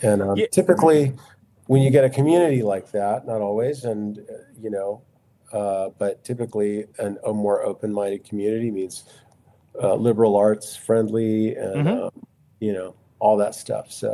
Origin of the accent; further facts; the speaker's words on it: Portland, Oregon, United States; But anyways, I grew up in Portland, Oregon, and always wanted to live in Bellingham because my grandfather had a cabin on Lummi Island.